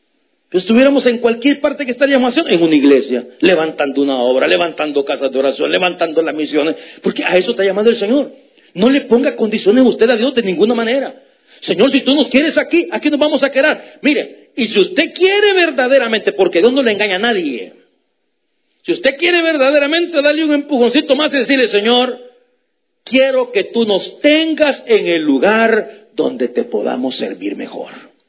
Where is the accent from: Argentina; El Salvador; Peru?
El Salvador; Yo estaba platicando con un hermano allá en mi país, en El Salvador.